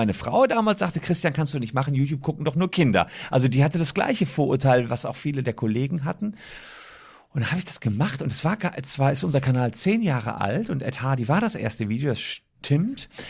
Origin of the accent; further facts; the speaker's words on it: Gevelsberg, North Rhine-Westphalia, Germany; da war ich 15, in meinem Heimatdorf Gevelsberg